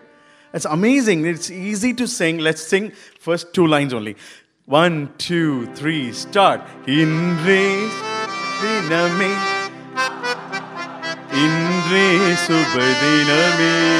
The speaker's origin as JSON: {"language": "English", "region": "Tamil Nadu", "country": "India", "tie": "born or raised there", "first_language": "Telugu", "second_language": "English", "said": "though my mother tongue is Telugu, nobody believes me as, a Telugu person, because I was born and brought up in Tamil Nadu."}